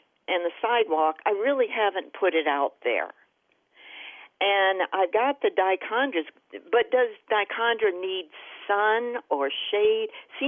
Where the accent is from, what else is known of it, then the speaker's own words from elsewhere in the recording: Arizona, United States; Well, I'm from Arizona, and I'm with you.